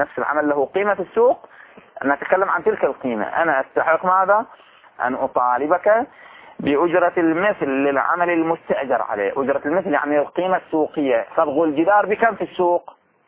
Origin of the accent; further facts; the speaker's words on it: Bahrain; احنا في لهجتنا العامية نقول ما في فرق، هذا واحد وذاك واحد، ما في فرق. في البحرين تروح توقف أي واحد في المنامة في أبو صيبة في أي مكان بيقول لك ماكو فرق.